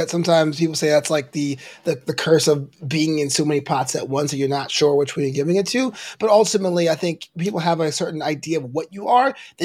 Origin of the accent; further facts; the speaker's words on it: Brooklyn, New York, United States; Like, I grew up in Brooklyn and didn't understand what a Western was.